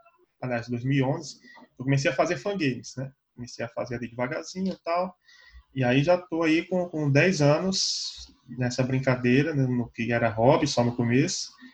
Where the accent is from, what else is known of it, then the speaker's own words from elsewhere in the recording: Recife, Pernambuco, Brazil; born there; Não, eu tenho 39 anos e nasci em Recife.